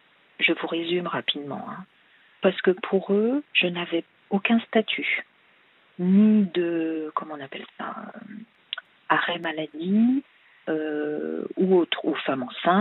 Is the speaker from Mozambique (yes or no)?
no; Paris, Île-de-France, France; now in Roissy, France; Alors, en principe, je suis de Paris. Mais maintenant que je suis SDF, je suis dans la région de Roissy.